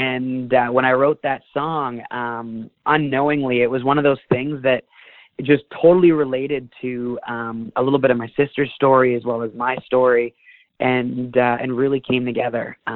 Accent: British Columbia, Canada; And that one was memorable from the fact that it was in my hometown, back in the Okanagan of BC.

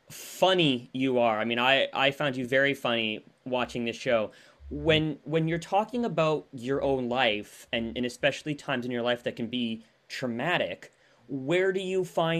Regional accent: British Columbia, Canada; and I'm from the West Coast of Canada

